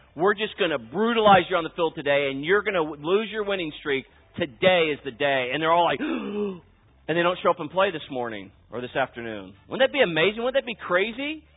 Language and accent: English; California, United States; I grew up in California, so I have a right to be slightly liberal, right?